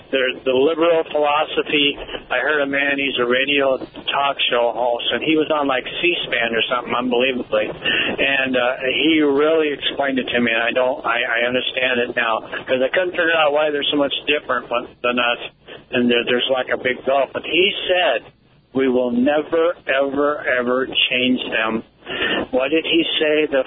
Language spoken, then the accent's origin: English; Missouri, United States; Because I'm a fighter, I'm from Missouri